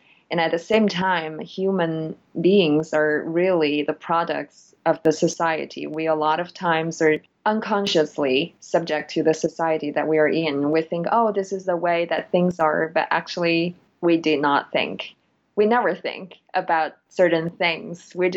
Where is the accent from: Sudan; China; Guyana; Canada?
China; moved away as an adult; now in United States; So I am Chinese. I was born and raised in China, and actually I came to the U.S. 5 years ago.